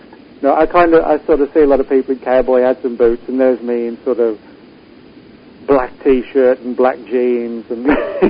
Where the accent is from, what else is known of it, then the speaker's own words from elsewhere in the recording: West Midlands, United Kingdom; But no, I'm English. But I was born in England, grew up in central England, about 20 miles from a city called Birmingham. Birmingham's about 120 miles north of London. I was about 20 miles north of Birmingham.